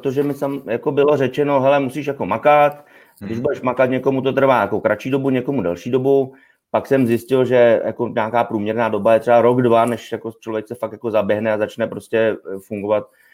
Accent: Plzeň, Plzeň Region, Czechia; Vysílám z Plzně, ku podivu, z mého rodného města, ze své rodné Hroudy.

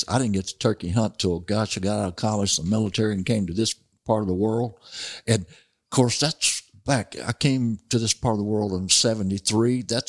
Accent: Missouri, United States; I grew up in the Missouri Boot Hill in the swamps, and all we had to hunt was rabbits and squirrels and raccoons.

